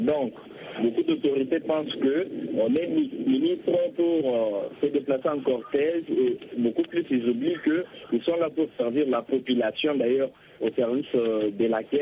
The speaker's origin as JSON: {"language": "French", "country": "DR Congo"}